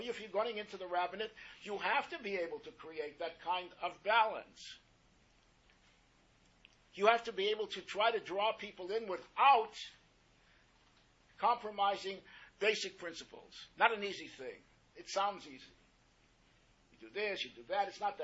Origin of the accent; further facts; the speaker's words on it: Toronto, Ontario, Canada; I went to Toronto, which was originally my hometown, and I was around there for 18 years.